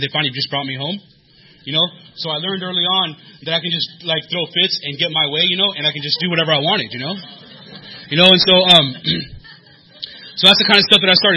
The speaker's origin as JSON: {"language": "English", "town": "San Diego", "region": "California", "country": "United States", "tie": "born or raised there", "said": "So I grew up here in San Diego, and I like to say that my life was basically doomed because I grew up in East County."}